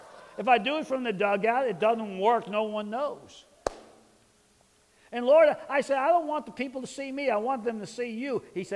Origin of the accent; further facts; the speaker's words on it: New York, United States; it was a world-class Little League field in my hometown in New York.